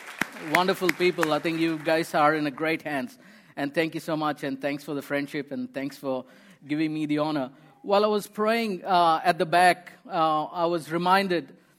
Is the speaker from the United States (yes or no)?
no; India; English is a second language; You need to understand where I come from. I'm from India. I have a very humble beginning.